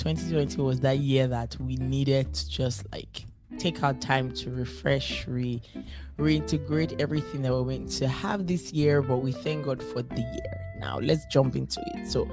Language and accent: English; Nigeria; So, as a Black person, as an African, as a Nigerian, do you think that our mindset would have changed